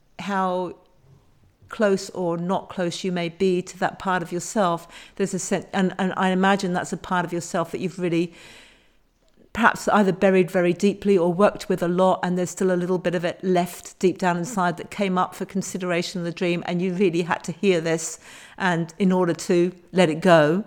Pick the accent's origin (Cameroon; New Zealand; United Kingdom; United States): United Kingdom; England; So leisurely, you say, or leisurely, as I would pronounce it, being English.